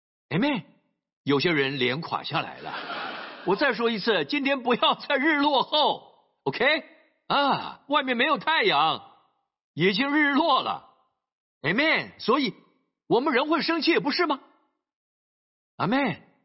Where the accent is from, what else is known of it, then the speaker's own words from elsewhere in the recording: Singapore; born there; also born or lived in Malaysia; 我们都在不同的地方长大。我在新加坡出生，是新加坡公民，但有八年时间我父亲在马来西亚工作